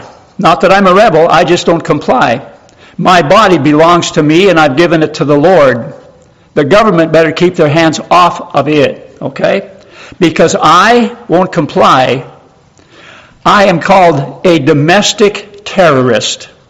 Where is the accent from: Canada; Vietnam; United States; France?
Canada; I'm a Canadian.